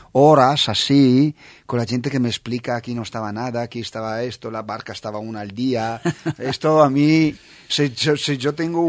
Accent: Italy; Spanish is a second language; Ok, yo soy italiano

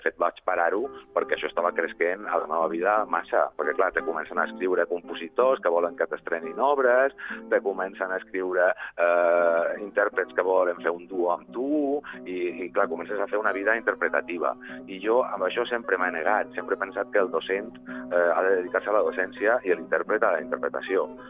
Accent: Ibiza, Balearic Islands, Spain; sabeu que soc d'Eivissa

